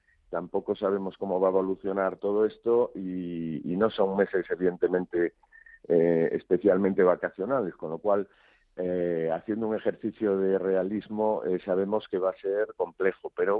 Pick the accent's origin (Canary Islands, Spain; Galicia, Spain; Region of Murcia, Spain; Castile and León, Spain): Galicia, Spain; aparte de ser gallego, soy gallego convencido